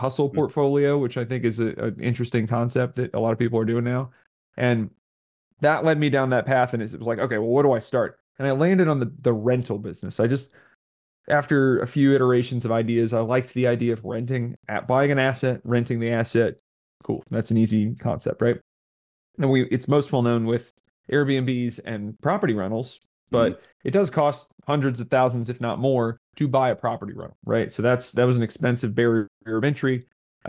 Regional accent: Indiana, United States; now in Raleigh, United States; I'm from Indiana, but I live in Raleigh, North Carolina now.

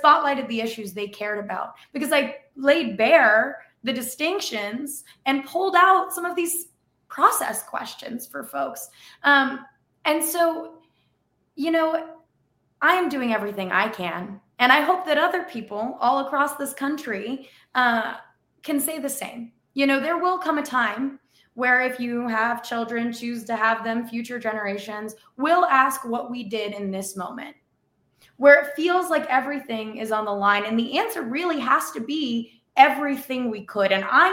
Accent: Tucson, Arizona, United States; Arizona's 7th congressional district, where I'm running, includes parts of my hometown, Tucson, parts of Phoenix, and hundreds of miles of the US-Mexico border.

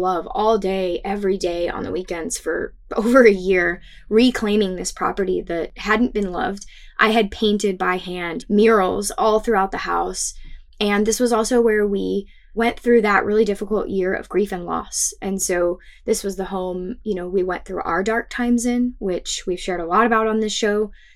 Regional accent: Arizona, United States; moved away as an adult; now in Portland, United States; In essence, we're from Arizona originally, and post-college, we moved to Portland, Oregon to start a new life

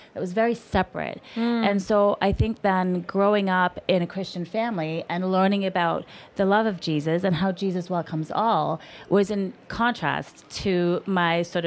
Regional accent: South Africa; I grew up in South Africa. At that time, apartheid was still the regime.

